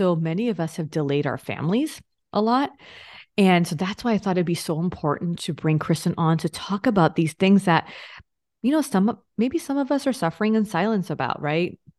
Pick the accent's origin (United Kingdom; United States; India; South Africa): India; Listen, so I'm Indian.